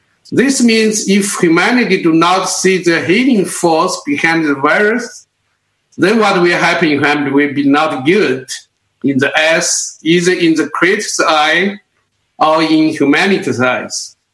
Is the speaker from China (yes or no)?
yes; China; English is a second language; from China.